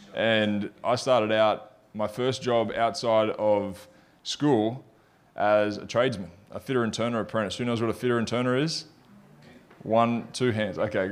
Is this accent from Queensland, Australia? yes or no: yes; Brisbane, Queensland, Australia; born there; also born or lived in Melbourne; I was born in Brisbane. My wife was born in Melbourne, and we met up here, which was a huge blessing. And I moved down there. We spent a lot of time, probably almost 8 years in Melbourne